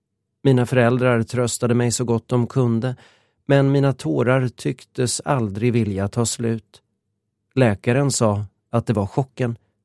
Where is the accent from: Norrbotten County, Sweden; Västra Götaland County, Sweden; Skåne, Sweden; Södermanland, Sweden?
Västra Götaland County, Sweden; Lidköping; Jag var 17 år och gick nu på gymnasiet i min hemstad Lidköping.